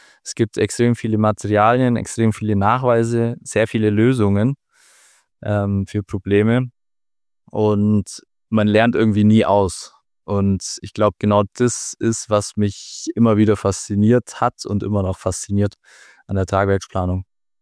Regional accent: Kempten, Bavaria, Germany; born there; Und habe dann erst in Kempten, wo ich geboren bin, ein anderes Studium begonnen

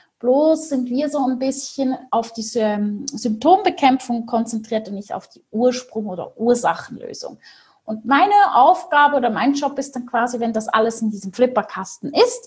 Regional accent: Switzerland; aufgewachsen in der Schweiz, mit vielen Tieren im Wald, auf dem Feld und so richtig romantisch kitschig.

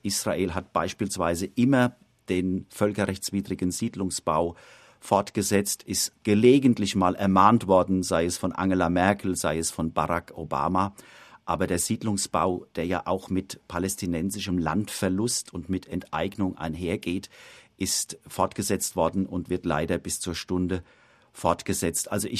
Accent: Germany; Ich bin 2008 wieder in meine Heimat zurückgekehrt

